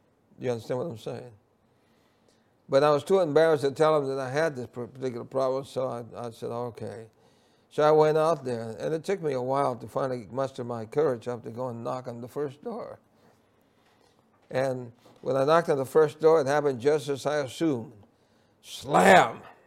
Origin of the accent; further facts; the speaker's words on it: New York City, New York, United States; The challenge that I had was I grew up in New York City, And in those days in New York City, there was a lot of racism. It was racism against Puerto Ricans, and I happened to be born a Puerto Rican.